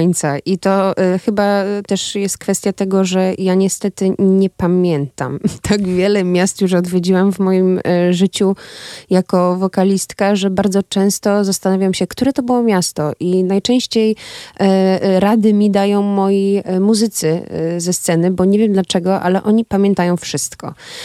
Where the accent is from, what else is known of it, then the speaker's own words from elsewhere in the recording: Poznań, Greater Poland Voivodeship, Poland; now in Warsaw, Poland; sama pochodzę z Poznania, które jest otoczony wodą, przez co w chwili obecnej mieszkając w Warszawie, to jest jedyne, czego mi brakuje.